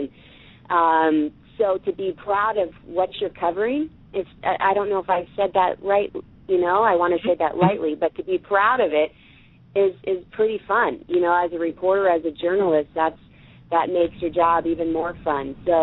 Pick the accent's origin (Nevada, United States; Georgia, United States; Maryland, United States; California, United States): Nevada, United States; Las Vegas; also born or lived in Montana; I love Las Vegas. I grew up there. I was born in Montana, which I don't claim